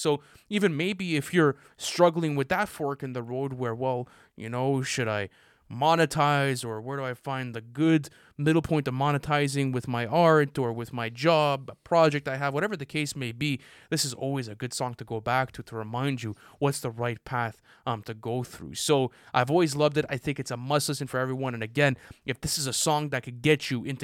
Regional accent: Montreal, Quebec, Canada; And we're from Montreal, too.

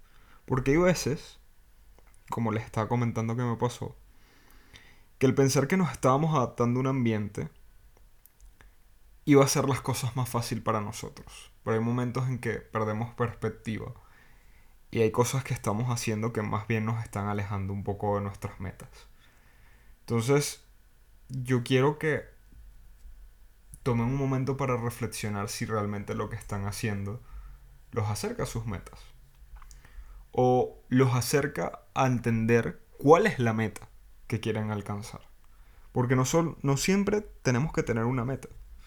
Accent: Caracas, Capital District, Venezuela; accent: Caracas; moved away; Y por alguna razón la gente espera que yo, siendo caraqueño, hable caraqueño cifrino. Y no, no es así. A veces sí que se me sale el caraqueño cifrino

